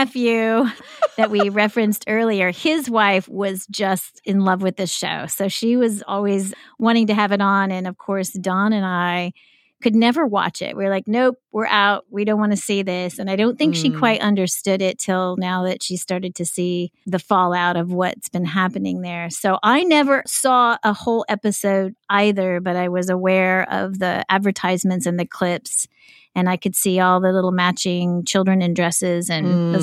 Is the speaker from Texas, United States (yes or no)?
yes; El Paso, Texas, United States; So way back in my hometown of El Paso, before I even joined Last Days Ministries, that's how much of a teenage fundamentalist I was.